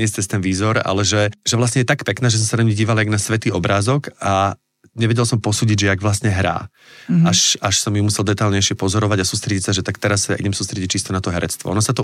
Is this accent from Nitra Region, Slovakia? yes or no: yes; Zlaté Moravce, Nitra Region, Slovakia; že ja som chlapec z Zlatých Moravie